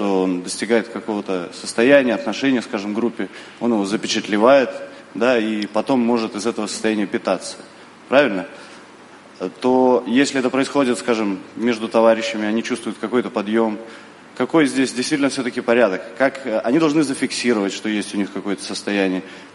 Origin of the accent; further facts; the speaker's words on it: Kyiv, Ukraine; я из Киева.